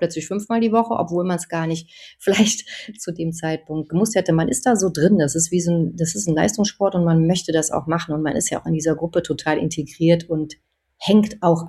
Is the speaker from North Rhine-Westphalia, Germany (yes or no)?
yes; Cologne, North Rhine-Westphalia, Germany; ich bin ja in der Südstadt groß geworden